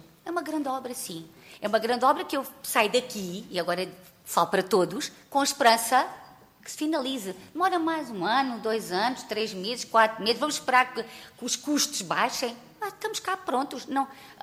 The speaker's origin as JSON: {"language": "Portuguese", "region": "Alentejo", "country": "Portugal", "said": "enquanto cidadã, enquanto portuguesa e alentejana e agricultora"}